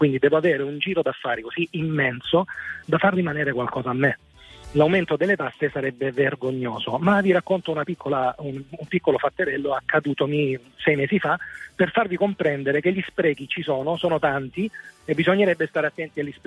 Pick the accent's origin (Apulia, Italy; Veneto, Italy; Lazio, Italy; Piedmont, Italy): Apulia, Italy; sono salentino